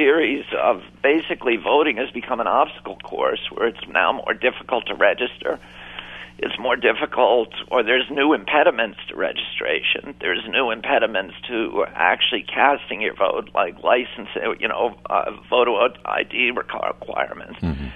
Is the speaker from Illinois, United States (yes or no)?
no; Virginia, United States; I was raised in Virginia